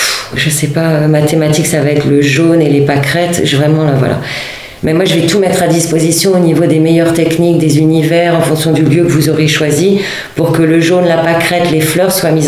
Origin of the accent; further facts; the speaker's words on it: northern France, France; Moi, je viens de la campagne, je viens du nord de la France. Et donc, j'ai les racines de ça.